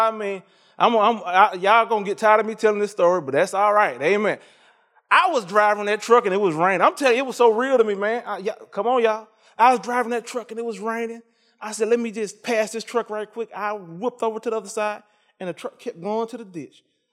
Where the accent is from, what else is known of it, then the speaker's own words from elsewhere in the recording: Mississippi, United States; I'm from Mississippi.